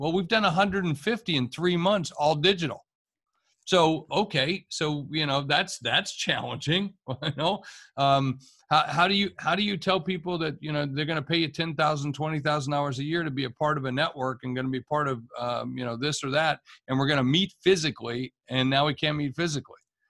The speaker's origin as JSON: {"language": "English", "region": "West Virginia", "country": "United States", "said": "One of my idols is Chuck Yeager from West Virginia, who I'm from West Virginia originally."}